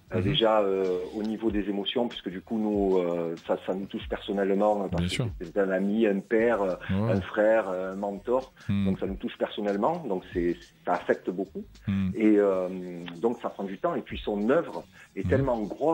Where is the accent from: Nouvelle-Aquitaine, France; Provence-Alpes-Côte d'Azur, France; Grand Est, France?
Provence-Alpes-Côte d'Azur, France; Marseille; je suis un vrai Marseillais. J'allais au stade depuis que je suis minot